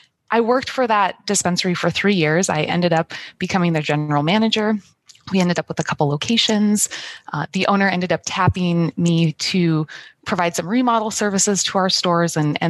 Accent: Midwest, United States; I was living in Southern California. I'm a transplant from the Midwest originally

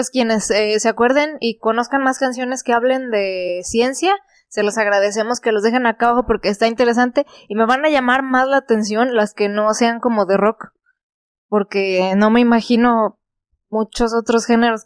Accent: Mexico; pues es nomás así, así somos los mexicanos

